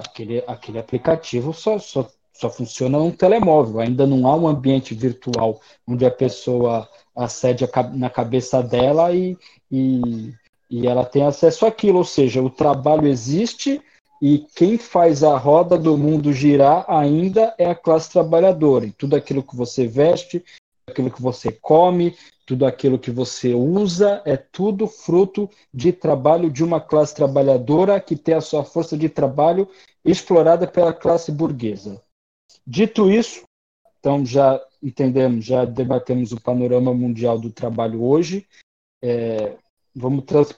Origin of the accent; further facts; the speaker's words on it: Brazil; moved away; Eu vim do Brasil já há mais ou menos 5 anos